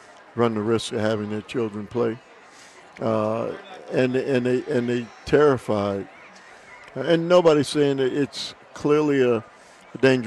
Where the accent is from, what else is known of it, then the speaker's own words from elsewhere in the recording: Milwaukee, Wisconsin, United States; So I got to tell you, I'm from Milwaukee